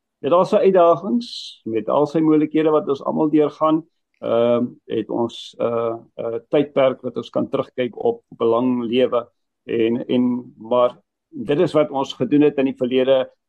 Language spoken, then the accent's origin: Afrikaans; Cape Town, Western Cape, South Africa; born there; het ons net mooi langs om my geboorteplek gewees in Eysterplaat in die lugmagbasis Eysterplaat